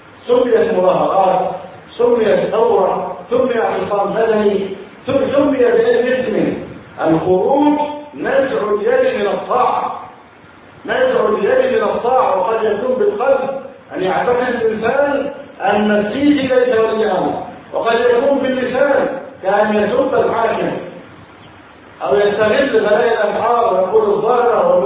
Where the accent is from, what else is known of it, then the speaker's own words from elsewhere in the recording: Egypt; بلدنا مصر